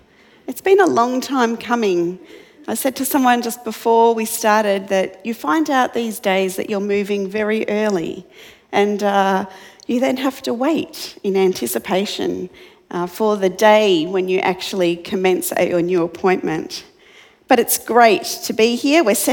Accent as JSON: {"language": "English", "town": "Melbourne", "region": "Victoria", "country": "Australia", "tie": "born or raised there", "said": "I grew up in Melbourne, so no confidence in the weather."}